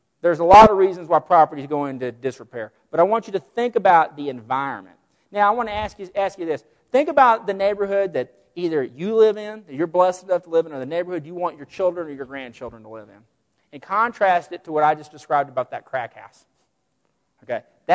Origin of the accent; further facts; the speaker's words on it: Vernon, Texas, United States; I remember in my hometown, they used to refer to it as the flats. Have no clue why. In Vernon, Texas, every damn thing's flat, okay?